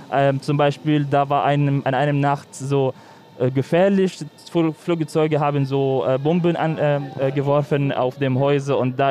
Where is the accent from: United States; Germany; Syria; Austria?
Syria; Daraya, Rif Dimashq; German is a second language; Ich komme aus Daria. Daria ist in der Nähe von Damaskus.